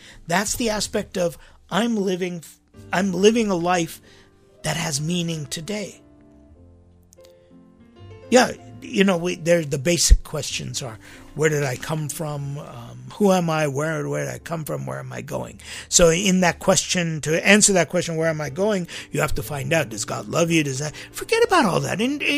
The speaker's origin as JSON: {"language": "English", "town": "Hollywood", "region": "California", "country": "United States", "tie": "born or raised there", "said": "because we grew up in Hollywood. Our schools were mixed."}